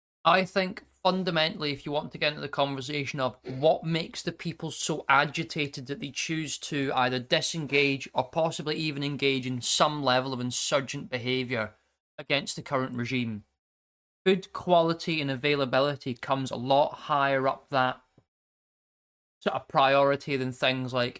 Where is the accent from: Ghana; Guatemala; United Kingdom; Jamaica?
United Kingdom; Glasgow, Scotland; I grew up in Glasgow, and given the bits of that I grew up in, and how very much it was all a new town